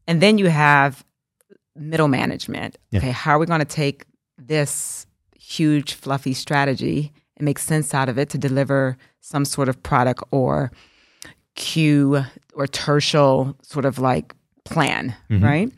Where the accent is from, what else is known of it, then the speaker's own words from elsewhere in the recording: California, United States; I think as an American from California, there's a lot of, I have to be more cognitive about or cautious, about my references.